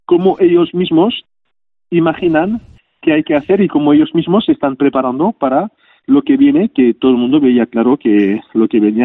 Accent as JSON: {"language": "Spanish", "country": "Spain", "said": "como somos los españoles"}